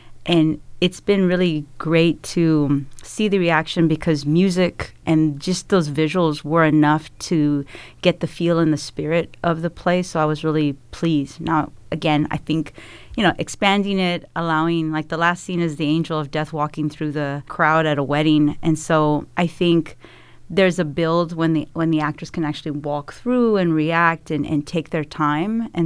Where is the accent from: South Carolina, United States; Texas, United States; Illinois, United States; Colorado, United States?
Texas, United States; Corpus Christi; And there's also a Morales Street where I grew up in Corpus Christi.